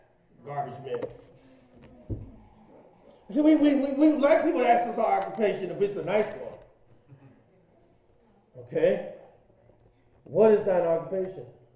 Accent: Youngstown, Ohio, United States; Okay, so where are you from? Youngstown.

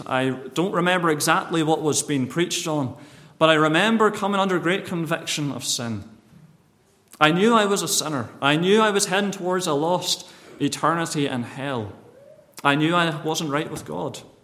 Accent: London, United Kingdom; born there; also born or lived in Northern Ireland; I was born in London.

